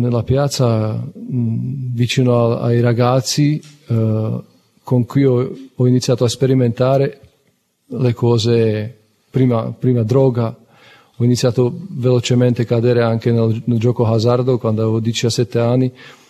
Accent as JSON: {"language": "Italian", "country": "Slovakia", "second_language": "Italian", "said": "ho 32 anni e, come ha detto Don Andrea, vengo dalla Slovacchia. Sono cresciuto in una famiglia cristiana anche io."}